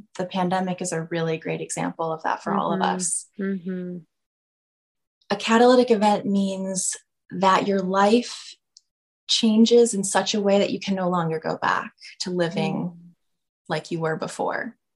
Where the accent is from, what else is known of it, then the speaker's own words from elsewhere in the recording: Freeport, Maine, United States; I crossed paths with a very good friend from my hometown of Freeport, Maine.